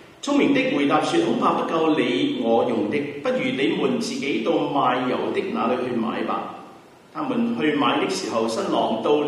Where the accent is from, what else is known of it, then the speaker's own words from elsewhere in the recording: Guangdong, China; 伴郎我们广东人叫邓川石，